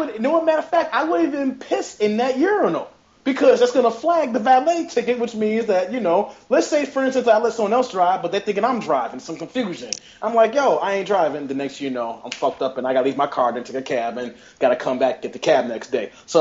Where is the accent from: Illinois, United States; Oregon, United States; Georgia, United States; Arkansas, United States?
Illinois, United States; Bolingbrook; shout out to people who I grew up with in Bolingbrook.